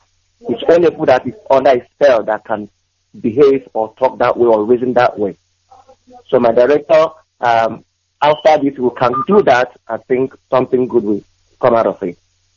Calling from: Waterford, County Waterford, Ireland; I'm calling from Waterford, Ireland.

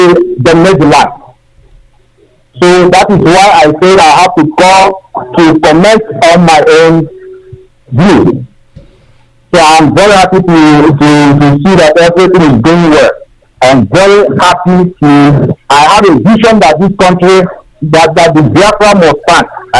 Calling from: Malaysia; I'm calling from Malaysia.

